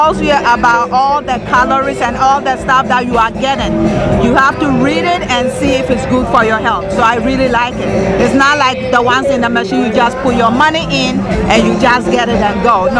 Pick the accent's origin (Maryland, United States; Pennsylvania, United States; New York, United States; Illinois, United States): New York, United States; New York City; The Bronx, yeah.